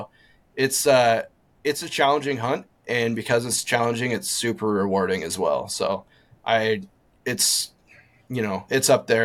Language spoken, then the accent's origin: English; Montana, United States; again, growing up in Montana, I was able to get an antelope tag every single year